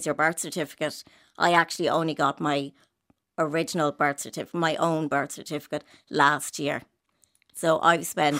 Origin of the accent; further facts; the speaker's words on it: Dublin, Leinster, Ireland; born there; I was born in January 1974, way back then. I was actually born in St. Patrick's Children's Home, which was a Magdalene laundry.